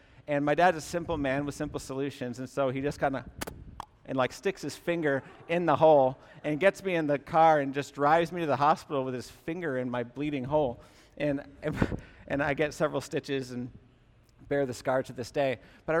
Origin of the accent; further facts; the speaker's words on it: Massachusetts, United States; I grew up in the Berkshire foothills of Western Massachusetts, and the property that I grew up on has been in my family for many generations